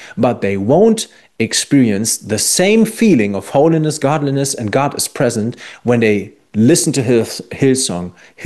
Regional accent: Germany; moved away; I'm from Western Germany originally.

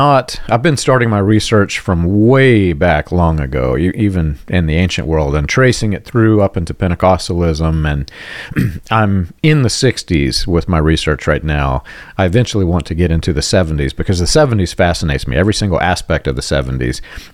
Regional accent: Indiana, United States; born there; also born or lived in Arizona / South Carolina; I was born in Indiana, moved everywhere from Arizona to South Carolina in between.

